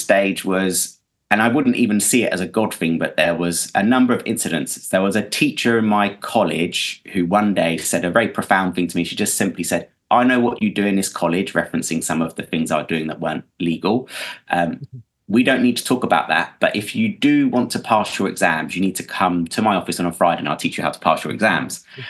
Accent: Slough, South East England, United Kingdom; And so I grew up in Slough, which is kind of an urban area. Lots of people moved out of East London.

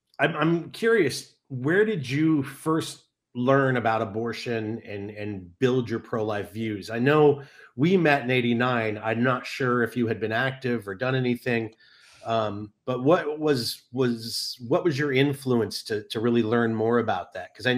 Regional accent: San Pedro, California, United States; I grew up in San Pedro. And one of my neighbors was … He lived down the road from where my dad lives still right now.

